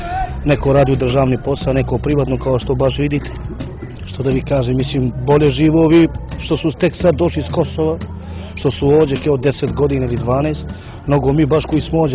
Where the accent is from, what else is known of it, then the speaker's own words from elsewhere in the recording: Montenegro; born there; Ja sam rođen u Crnoj Gori, ja sam državljanin Crne Gore.